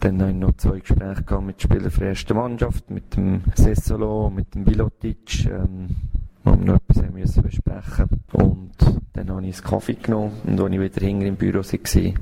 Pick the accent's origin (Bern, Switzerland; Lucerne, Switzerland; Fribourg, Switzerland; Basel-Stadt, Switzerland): Bern, Switzerland; Also ich bin in Bern aufgewachsen